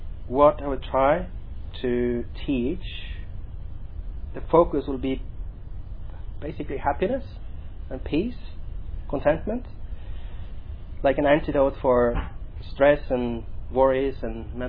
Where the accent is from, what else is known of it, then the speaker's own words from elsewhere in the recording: Norway; I'm from Norway, been here for 9.5 years